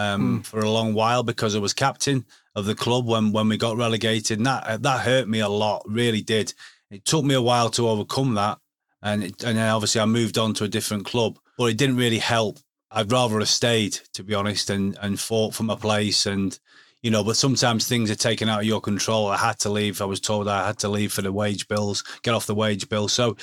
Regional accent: Glasgow, Scotland, United Kingdom; born there; I'm an Italian Scottish Englishman. So, I've got, my dad's Italian, my mum's from near Liverpool, and I was born in Glasgow.

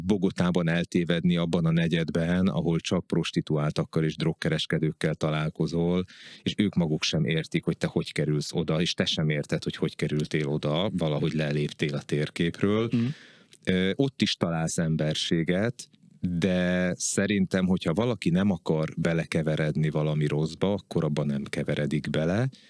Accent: Berettyóújfalu, Hajdú-Bihar, Hungary; born there; mert én Hajdú-Bihar megyében születtem, Berettyóújfalvon, és van egy ilyen nagyon erős bihari identitásom

